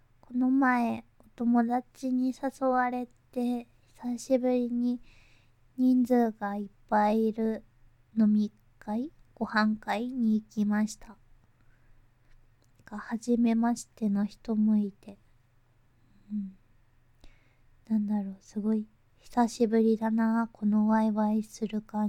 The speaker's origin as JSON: {"language": "Japanese", "region": "Tokyo", "country": "Japan", "said": "出身は東京都です。"}